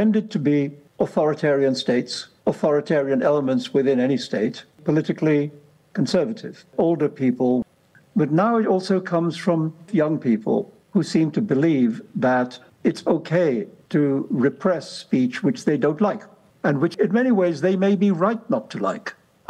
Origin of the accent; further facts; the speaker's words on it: India; as a child growing up in India